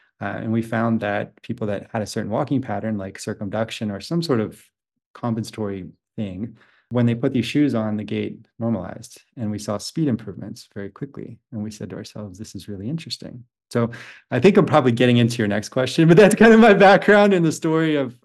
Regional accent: Pennsylvania, United States; I'm from Pennsylvania originally on the East Coast. I grew up there

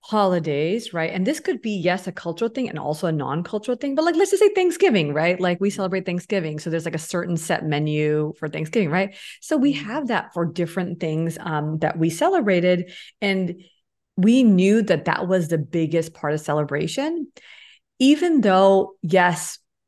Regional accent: India; So Priyanka and I are both South Asian, we're both Indian, but even being from the same country, we still have different stories to tell.

